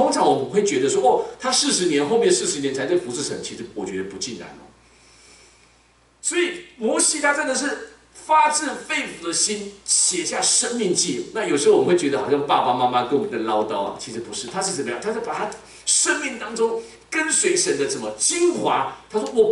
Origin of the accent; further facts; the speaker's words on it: Taiwan; 因为我是在眷村长大的